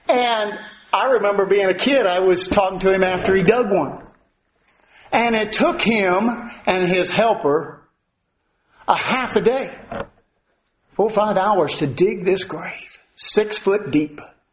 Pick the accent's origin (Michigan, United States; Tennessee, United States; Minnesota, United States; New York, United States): Tennessee, United States; Milton; You know, when I was growing up in Milton, Tennessee, we used to have Albert Rhodes.